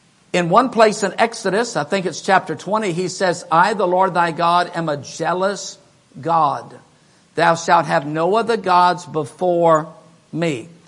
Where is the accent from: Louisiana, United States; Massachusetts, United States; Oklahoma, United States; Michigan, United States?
Louisiana, United States; Baton Rouge; I remember growing up in Baton Rouge, it seemed like we never went to the store to buy new pants or new shirts.